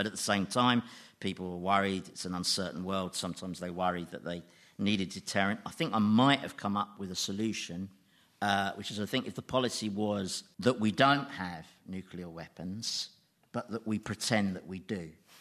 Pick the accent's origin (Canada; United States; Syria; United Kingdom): United Kingdom; Well, that's the essence of being British. That's why that's why we don't send food back in restaurants.